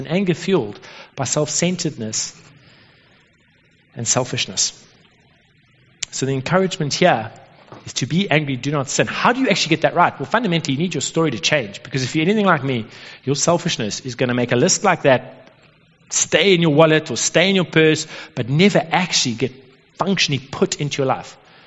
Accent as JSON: {"language": "English", "country": "South Africa", "said": "we're doing this full-time job of being a South African"}